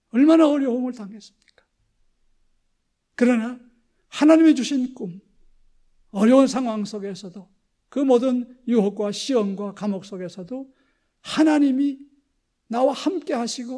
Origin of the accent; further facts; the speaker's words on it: North Korea; now in South Korea; 저희 경우는 이북에서 피난 왔어요.